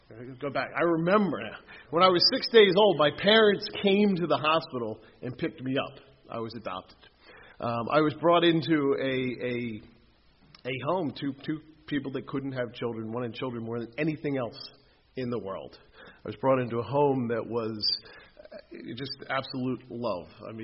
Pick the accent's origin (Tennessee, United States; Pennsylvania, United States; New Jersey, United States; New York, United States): Pennsylvania, United States; Newtown; I'm actually from Newtown, but I got sober in Bristol and in Levittown, and that's where I spend most of my time. So I kind of identify with being from Bristol.